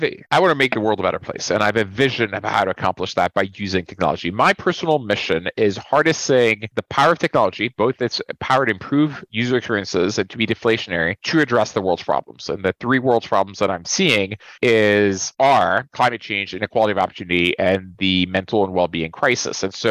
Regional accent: Colombia; I'm from Colombia. I know Colombia really.

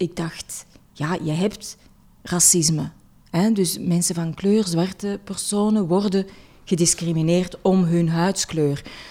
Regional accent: Zelzate, East Flanders, Belgium; Ik kwam uit een dorp, ik kwam uit Celzaten of all places.

